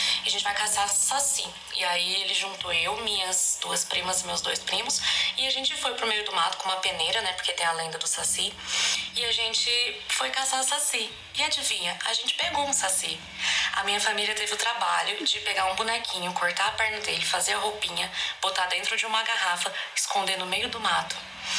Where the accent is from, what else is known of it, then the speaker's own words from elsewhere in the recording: Minas Gerais, Brazil; eu sou do interior de Minas.